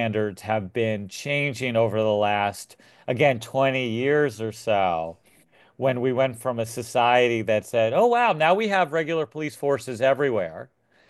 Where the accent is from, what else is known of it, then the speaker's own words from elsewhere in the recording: New York, United States; I grew up in New York. I was just a kid at the time, but I remember it being all over the news.